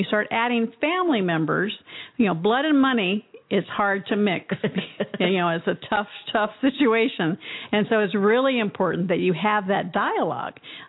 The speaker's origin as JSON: {"language": "English", "region": "Arizona", "country": "United States", "tie": "born or raised there", "said": "right here in my hometown, my home state, Arizona"}